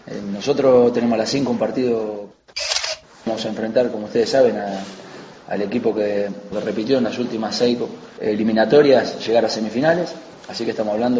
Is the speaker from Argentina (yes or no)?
yes; Argentina; tengo la alegría, como argentino, de que en semifinales va a haber un entrenador argentino seguro